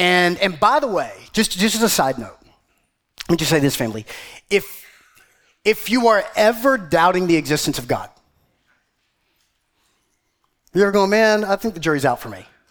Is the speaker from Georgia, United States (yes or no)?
yes; Georgia, United States; I got my family here, and we're from Georgia, and we've heard amazing things about this trail